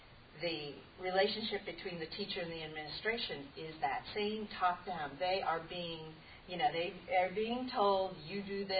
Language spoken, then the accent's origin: English; Connecticut, United States; I'm originally from Connecticut